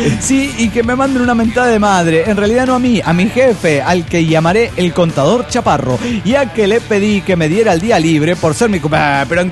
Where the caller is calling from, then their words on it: Cabo San Lucas, Baja California Sur, Mexico; de Cabo San Lucas, México.